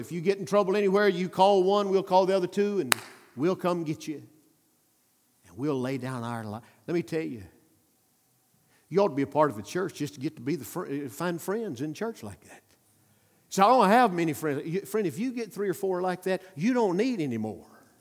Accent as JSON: {"language": "English", "town": "Pisgah", "region": "Alabama", "country": "United States", "tie": "born or raised there", "said": "Pisgah, Alabama. That's my hometown in rural northeast Alabama."}